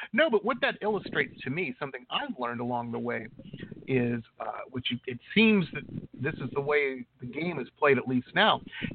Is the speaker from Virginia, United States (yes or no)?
no; Detroit, Michigan, United States; Where I grew up in Detroit, there was, you know, and I'll just be honest about it.